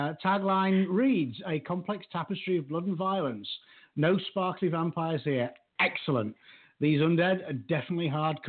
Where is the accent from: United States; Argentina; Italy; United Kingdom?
United Kingdom; Yorkshire and the Humber; No, I'm from Yorkshire. It's going to be below freezing before we put a coat on.